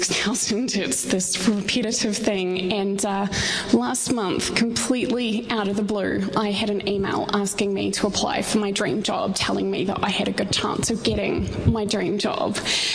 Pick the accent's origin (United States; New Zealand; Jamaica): New Zealand; as a Kiwi who has no EU rights, no EU passport, no recourse to extra funds from the state at all